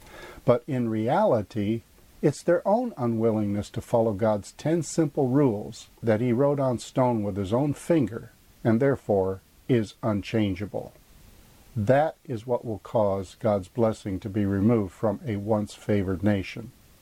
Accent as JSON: {"language": "English", "country": "United States", "said": "And as an American, I'm certainly not proud of that."}